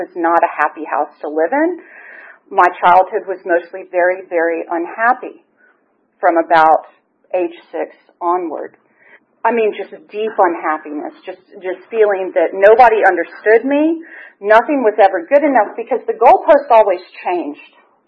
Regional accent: Nashville, Tennessee, United States; born there; I was born in Nashville, Tennessee.

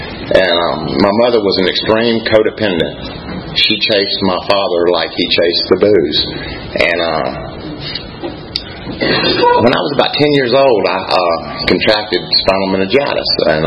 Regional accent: Mississippi, United States; born there; I was born in Mississippi in a real small town. I think it had like 6 rooms in the hospital.

